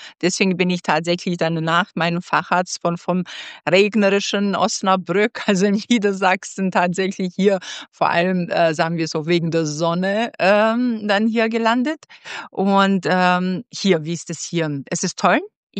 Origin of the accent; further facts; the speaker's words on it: Kosovo; Ich komme ursprünglich aus Kosovo. Also das ist so ein Land, was eine sehr hohe Natalität, also sehr hohe Neugeborenenrate hat.